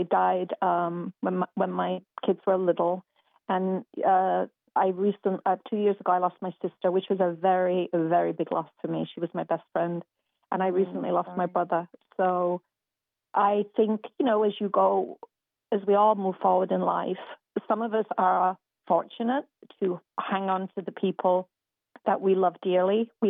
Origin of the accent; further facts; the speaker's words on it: the north of England, United Kingdom; Well, I grew up in England, in the north of England. I went to university in York